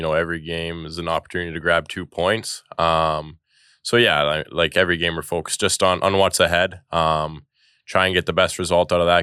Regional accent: British Columbia, Canada; I'm from British Columbia, so I think Canucks was my team growing up.

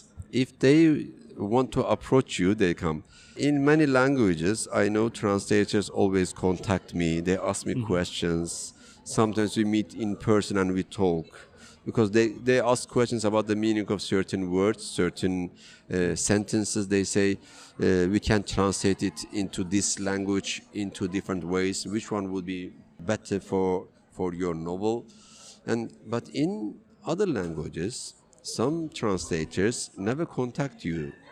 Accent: Turkey; first language Kurdish; English is a second language; But Turkish is not my mother tongue. I learned it at school. My mother tongue is Kurdish. When I was little, it was a forbidden language. We couldn't use it. We couldn't find any book in Kurdish.

